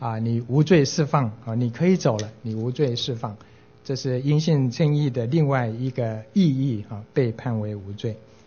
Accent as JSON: {"language": "Chinese", "country": "China", "said": "我们中国人"}